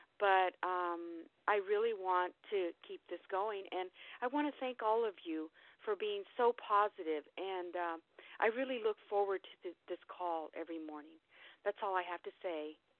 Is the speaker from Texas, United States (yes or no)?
no; Colorado, United States; now in California, United States; I'm from California, originally from Colorado